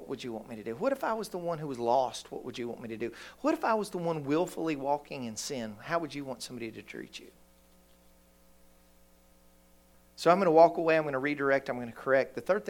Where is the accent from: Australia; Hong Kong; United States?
United States; Bristol, Virginia; So I'm from the Bristol, Virginia, Tennessee line, and I have a brother-in-law that's from here.